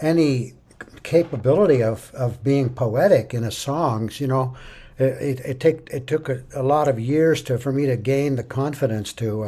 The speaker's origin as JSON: {"language": "English", "town": "Boston", "region": "Massachusetts", "country": "United States", "tie": "born or raised there", "also_born_or_lived": "Quebec", "second_language": "English", "said": "and I remember Boston being the place where I learned English, and it's the place where I picked up"}